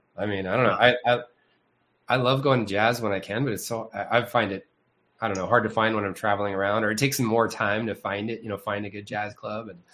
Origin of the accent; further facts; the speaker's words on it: Texas, United States; In Texas, West Texas.